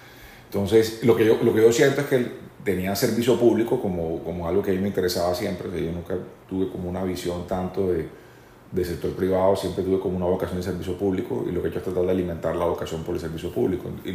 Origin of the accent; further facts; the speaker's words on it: Santa Marta, Magdalena, Colombia; born there; mi impulso fue regresarme a mi ciudad natal. Yo me regresé a Santa Marta en el año 94